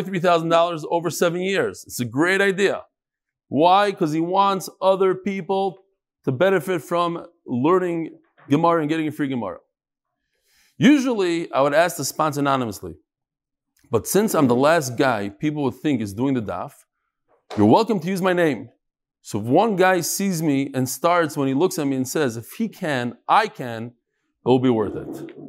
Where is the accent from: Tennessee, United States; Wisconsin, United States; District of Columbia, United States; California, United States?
California, United States; Los Angeles; I grew up here in the La Brea area of Los Angeles, and I'm sober 3.5 years now.